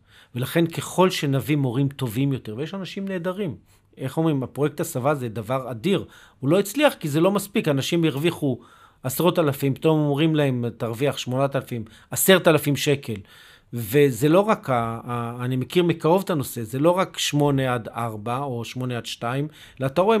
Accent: Jerusalem, Jerusalem District, Israel; אני מירושלים

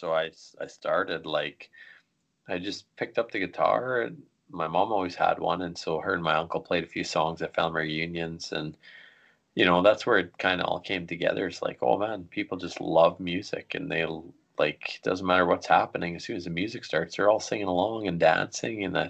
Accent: Archerville, Canada; But at the time, like when I was growing up in this small town, he had this album

